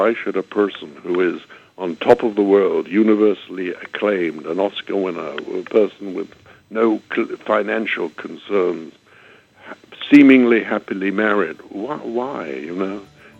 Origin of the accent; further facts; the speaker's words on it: London, United Kingdom; moved away; You know, I was born and raised in London, and I left it in 1980, and it's changed considerably